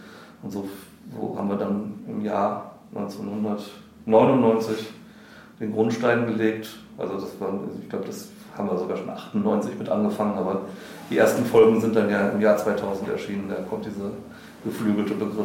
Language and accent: German; Wuppertal, North Rhine-Westphalia, Germany; Ich muss dazu sagen, ich komme vom Plattenland aus Wuppertal.